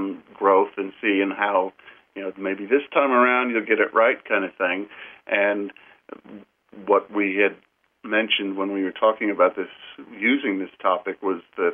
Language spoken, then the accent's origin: English; Kentucky, United States; born there; the fact is that I was born in Kentucky